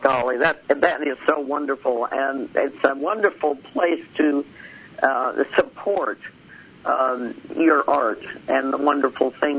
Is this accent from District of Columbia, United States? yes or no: no; Seattle, Washington, United States; born there; I was born in Seattle.